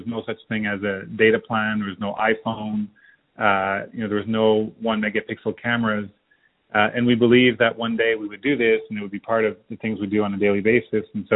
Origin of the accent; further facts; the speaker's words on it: Montreal, Quebec, Canada; moved away as an adult; also born or lived in San Francisco; Born and raised in Montreal, but at that time I left Montreal and I was chasing the startup scene as many people do.